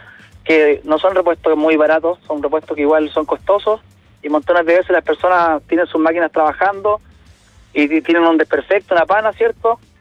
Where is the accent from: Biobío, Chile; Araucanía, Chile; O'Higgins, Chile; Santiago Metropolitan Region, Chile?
Biobío, Chile; Concepción; Yo soy de Concepción.